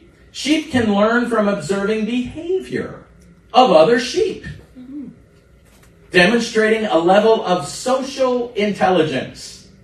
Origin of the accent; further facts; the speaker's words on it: United States; now in British Virgin Islands; I'm an American. I'm here on a visa, and I'm hoping that everything's okay.